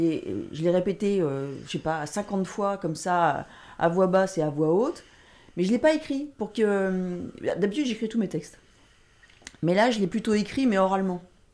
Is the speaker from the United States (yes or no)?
no; France; Ah, évidemment, je suis française